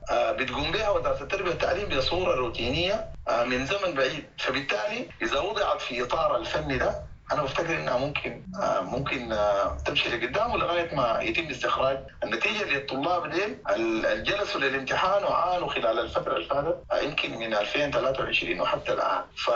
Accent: Sudan; وانه التعليم ده كلنا نتفق كسودانيين انه يكون مدخل لوحده الشعب السوداني

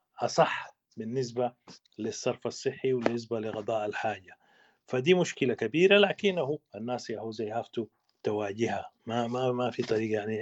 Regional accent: Sudan

